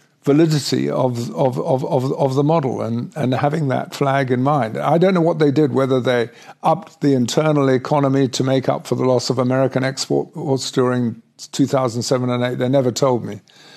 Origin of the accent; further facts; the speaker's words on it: South Africa; well, maybe it's because I'm South African that they invited me to do this presentation for them.